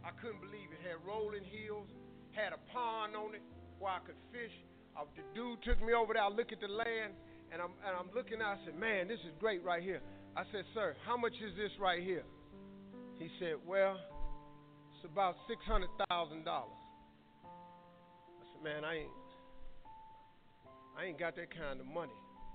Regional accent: Cleveland, Ohio, United States; I'm from Cleveland.

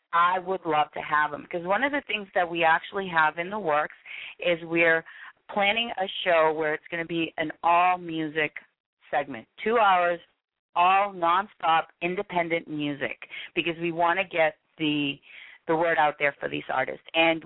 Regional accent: East Coast, United States; And I'm from the East Coast

